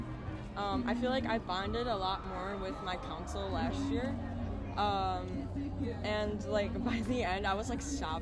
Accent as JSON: {"language": "English", "town": "Auburn", "region": "Michigan", "country": "United States", "said": "I'm from Auburn, Michigan."}